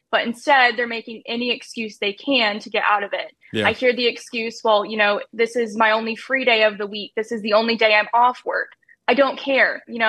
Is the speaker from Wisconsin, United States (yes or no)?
no; Texas, United States; there was a church that was hosting a drag queen event for children in my hometown. It was disgusting. It's a very small town up in North Texas.